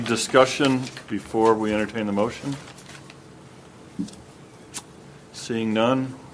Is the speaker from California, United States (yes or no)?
no; Washington, United States; I'm from Whatcom County